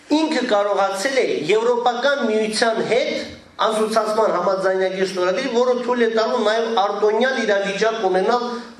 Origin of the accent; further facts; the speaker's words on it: Nagorno-Karabakh, Azerbaijan; ամենակարևոր հայտարարությունը որպես արցախցի ինձ համար